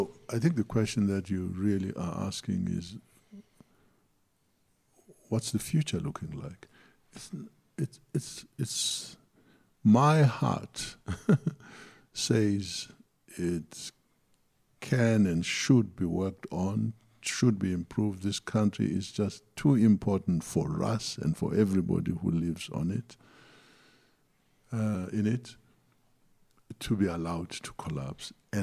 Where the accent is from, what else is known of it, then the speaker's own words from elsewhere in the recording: South Africa; but I still ask as a South African that you vote for them.